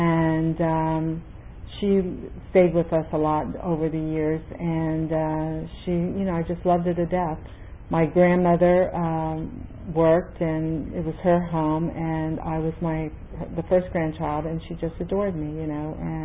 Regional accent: Indiana, United States; And I grew up in Indiana, and I was a pudgy kid.

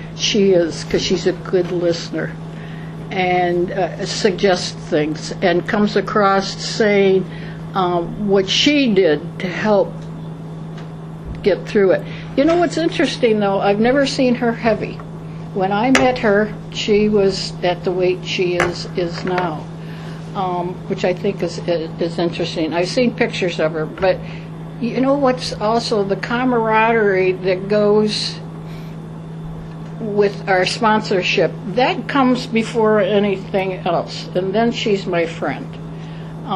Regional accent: Detroit, Michigan, United States; moved away; also born or lived in Morristown; I'm a native of Detroit, Michigan, and when I moved, I'm from Morristown, and last year I just moved up by the Delaware Water Gap.

